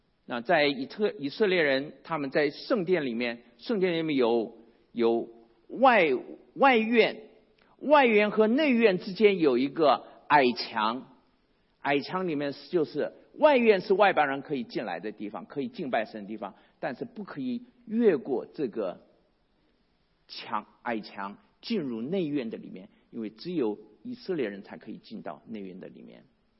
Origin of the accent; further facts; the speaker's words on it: China; 那我们中国人在历史里面，我们中国人的茄子